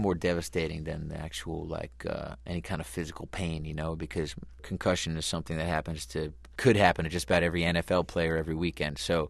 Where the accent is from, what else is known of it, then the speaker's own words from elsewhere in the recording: South Fallsburg, New York, United States; I'm from a small prison town called South Fallsburg that used to be a resort hotel area back in the 50s and 60s